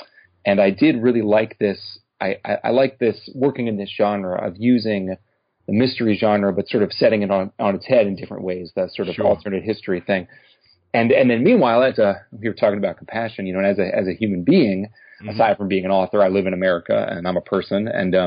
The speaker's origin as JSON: {"language": "English", "country": "United States", "said": "You know, of course, it's my community as an American"}